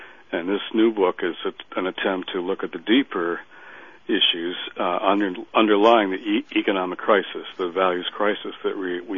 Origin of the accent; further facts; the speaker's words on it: Detroit, Michigan, United States; all the pain and suffering in my hometown of Detroit and so many other places will have been in vain.